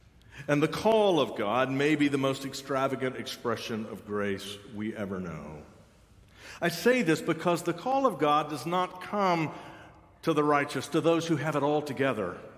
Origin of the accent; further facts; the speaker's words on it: Atlanta, Georgia, United States; There was a man who attended the church that I grew up in Atlanta.